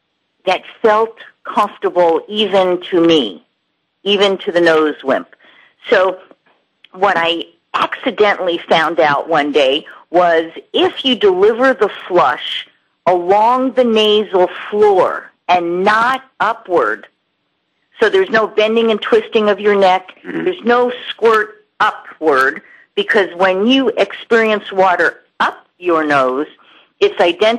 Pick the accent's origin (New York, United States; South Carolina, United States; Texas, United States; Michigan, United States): New York, United States; since I'm from New York, and I didn't have access to water and swimming when I was a child, I'm a water wimp.